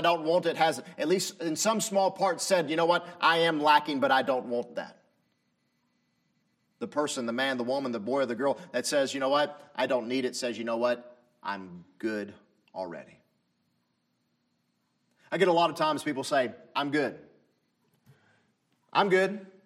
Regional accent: the South, United States; accent: southern; My southern accent is too thick.

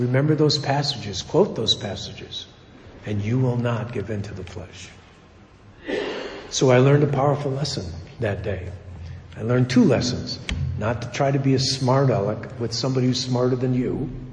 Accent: Chicago, Illinois, United States; because I'm from Chicago. We don't speak English. It's something else we created.

